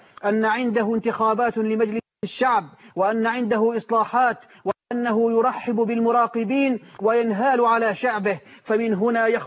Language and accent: Arabic; Syria